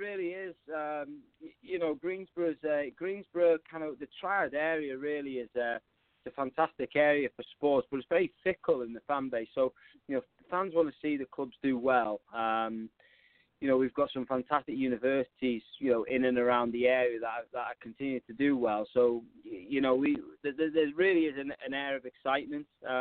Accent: Wales, United Kingdom; moved away as an adult; now in United States; Originally from Wales. So I was born and raised in Wales, and then came over to the States on fortunate enough to come over on a soccer scholarship, and met my lovely wife and have two amazing kids, and stayed over here. So this is my home now.

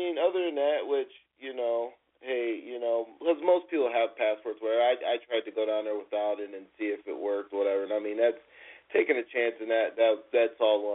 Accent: United States; clearly, you know, I'm American

